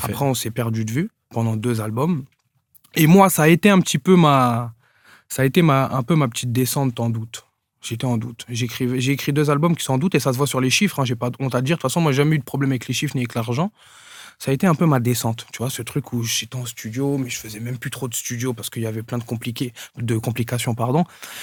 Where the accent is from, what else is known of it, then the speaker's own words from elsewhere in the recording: Aubervilliers, Île-de-France, France; j'ai grandi à Aubervilliers